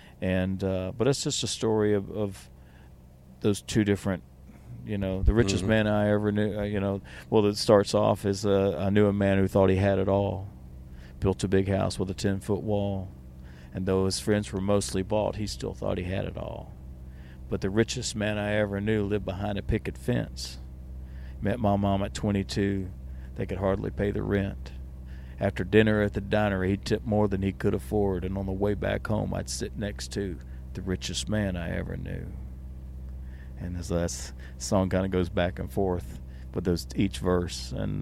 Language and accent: English; Decatur, Georgia, United States; Well, Thomas Road's a street I grew up on in Decatur, Georgia, and I say grew up on, even though I only lived there from time of 8 years old through till I turned 13